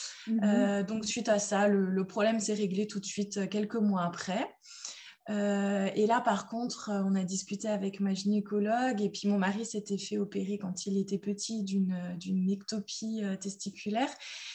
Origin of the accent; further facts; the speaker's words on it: Strasbourg, Grand Est, France; du coup j'ai 33 ans, je suis infirmière en réanimation, je suis de Strasbourg